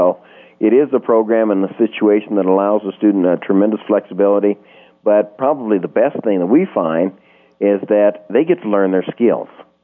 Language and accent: English; Wyoming, United States; I know that as a young man growing up in Wyoming, I was told that I couldn't fly because I wore glasses.